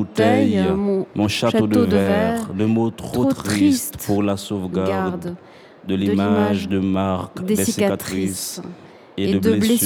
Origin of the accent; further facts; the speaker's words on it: Haiti; Moi, chez moi, il n'y a pas de kangourou du tout. Je viens d'Haïti.